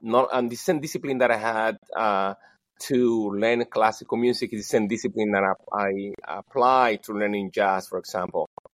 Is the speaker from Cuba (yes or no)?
yes; San Luis, Cuba; my own path as an artist growing up in Cuba. As I said, growing up in San Luis